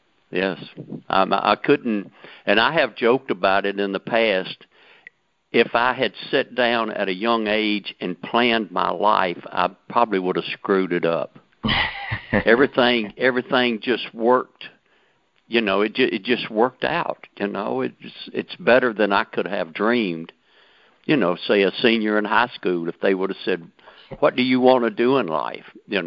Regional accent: Mississippi, United States; I grew up in Mississippi.

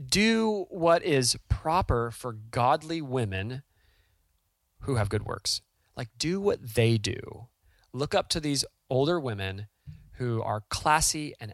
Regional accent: California, United States; And like we're from Southern California, you'd go to church and people would be wearing like crop tops at church with yoga pants.

